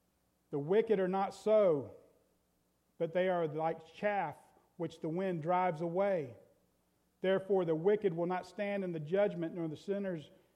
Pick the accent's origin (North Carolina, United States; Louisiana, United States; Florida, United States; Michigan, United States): Florida, United States; You know, growing up in Florida, we lived right in front of an orange grove.